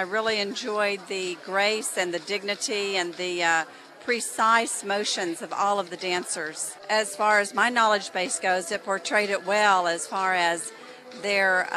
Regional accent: United States; As an American, I feel like that those values

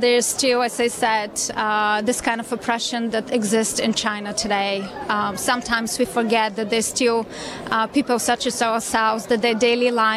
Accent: Bulgaria; I'm originally from Bulgaria, so I very much relate to some of the dances

